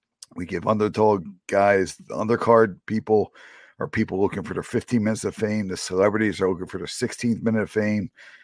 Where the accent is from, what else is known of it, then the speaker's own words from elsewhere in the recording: Broomall, Pennsylvania, United States; I was raised here in Broomall, Pennsylvania, in Delaware County.